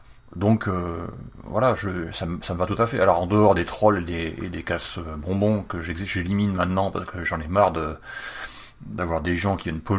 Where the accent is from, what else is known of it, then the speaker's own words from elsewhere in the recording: France; en tant que Français, on est des gens qui attendons que le ciel nous tombe sur la tête